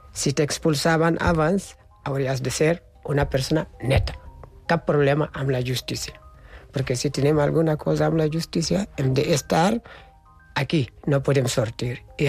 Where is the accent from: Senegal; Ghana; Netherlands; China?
Senegal; Catalan is a second language; jo sóc del nord del Senegal, de la sabana d'Àfrica, del Senegal